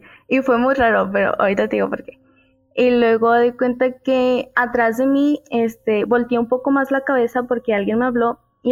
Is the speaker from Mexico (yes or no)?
yes; Mexico; Ok, para iniciar, yo soy de México.